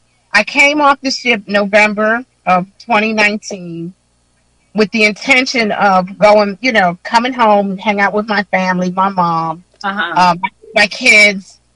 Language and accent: English; Philadelphia, Pennsylvania, United States; I'm a West Philly girl. I was born and raised in West Philly. You know, I went to West Philly High School.